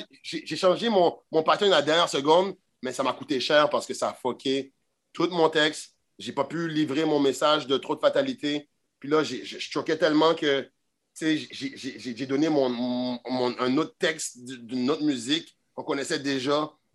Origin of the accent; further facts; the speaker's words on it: Montreal, Quebec, Canada; Moi, je viens de Montréal, Rivière-des-Prairies.